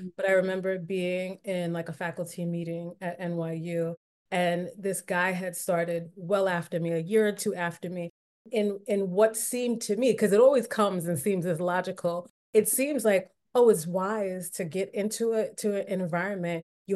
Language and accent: English; United States; I'm Caribbean, immigrant Caribbean parents, even though I was raised in America, very much raised in a Caribbean context